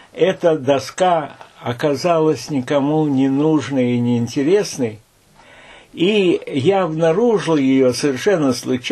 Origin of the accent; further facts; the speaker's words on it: Voronezh, Voronezh Oblast, Russia; Когда я попал из Воронежа, разрушенного почти до основания немцами